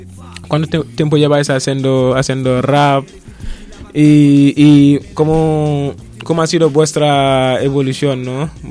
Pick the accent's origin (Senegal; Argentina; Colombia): Senegal; bueno, que soy yo, bueno, de Senegal.